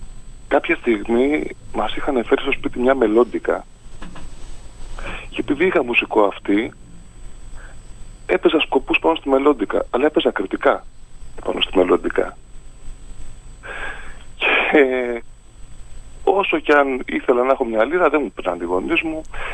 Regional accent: Athens, Attica, Greece; εγώ μεγάλωσα στην Αθήνα καταρχήν, από κρητικούς γονείς, και η Κρήτη πάντα υπήρχε στο σπίτι μας.

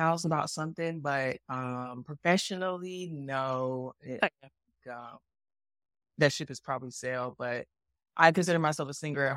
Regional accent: Charlotte, North Carolina, United States; is a North Carolina native, born and raised in Charlotte, the youngest of two of us, me and my brother, who was out in California. I was raised in a single parent home.

